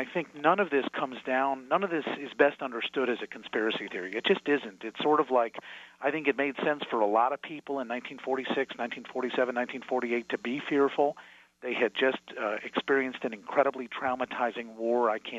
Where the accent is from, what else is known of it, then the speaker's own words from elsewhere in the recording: United States; and I say this as an American Jewish person